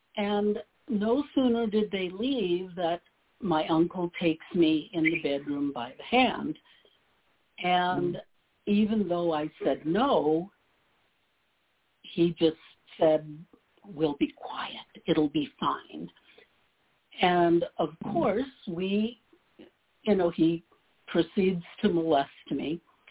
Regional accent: Quebec, Canada; first language French; English is a second language; I was born in Quebec, Canada, in the Northwest Center, so my first language was French. And large family, large extended family

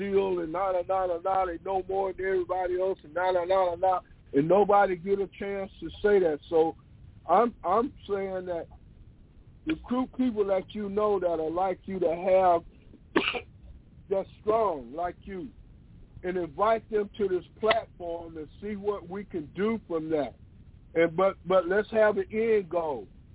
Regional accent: Atlanta, Georgia, United States; Okay, good. That's my home. I'm from Atlanta and stuff.

